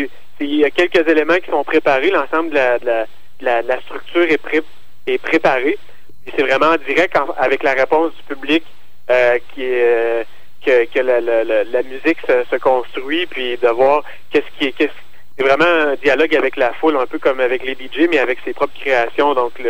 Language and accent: French; Quebec City, Quebec, Canada; d'ailleurs je viens de la ville de Québec.